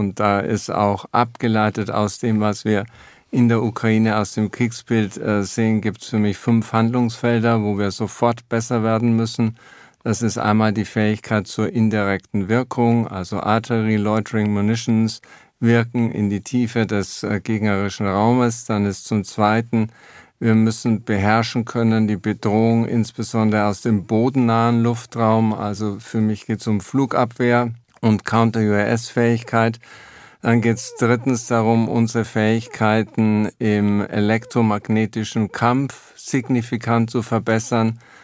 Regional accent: Bavaria, Germany; Ich bin in der Nähe von Grafenwöhr aufgewachsen, das stimmt

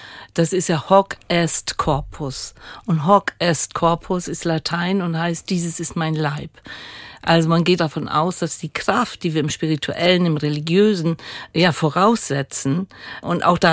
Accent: Lower Saxony, Germany; jedenfalls in dem Bereich, wo ich aufgewachsen bin, in Friesland

